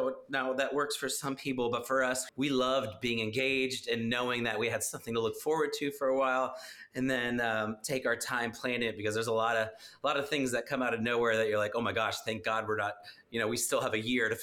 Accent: Dallas, Texas, United States; Well, for all the people who, you know, have no idea, I'm a singer-songwriter from Dallas, Texas. And my beautiful wife is from Columbus, Ohio.

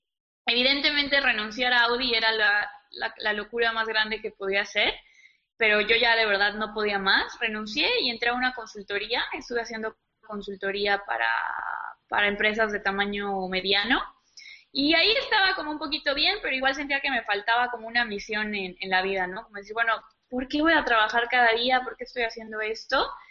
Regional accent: Mexico; born there; Yo nací en México, soy mexicana, tengo 25 años

